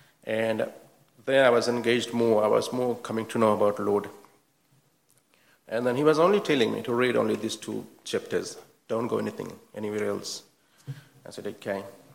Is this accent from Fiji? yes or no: yes; Fiji; because I'm from Fiji as well